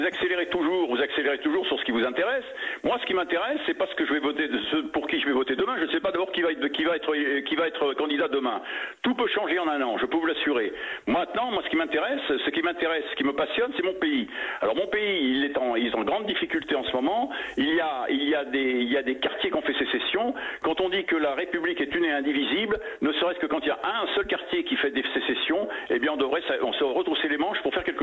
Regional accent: France; en tant que français.

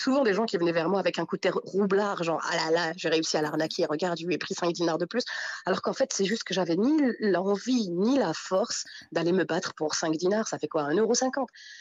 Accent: Tunisia; Et ce n'est pas parce que je suis tunisienne que je dis ça.

